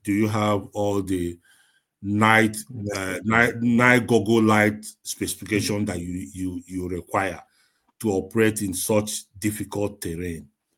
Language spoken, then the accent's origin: English; Nigeria; I'm not saying it because I'm a Nigerian